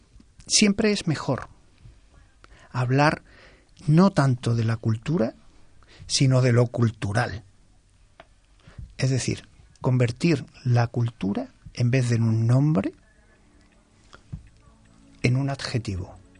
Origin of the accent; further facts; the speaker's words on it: Galicia, Spain; ¿La mía, que soy gallego?